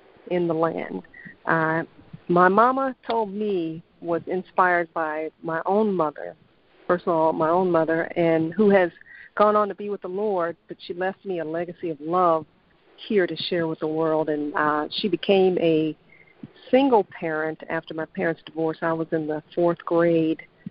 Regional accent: Dallas, Texas, United States; Born and raised in Dallas, Texas.

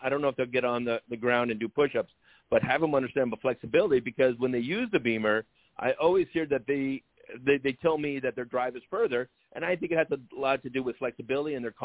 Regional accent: New England, United States; Since I'm from New England, so get Hollywood.

